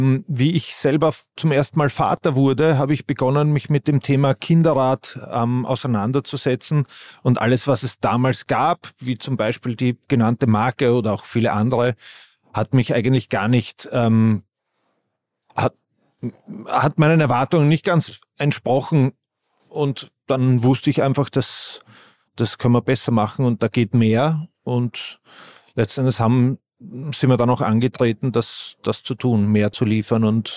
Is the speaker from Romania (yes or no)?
no; Vienna, Austria; Ich bin Wiener, ja.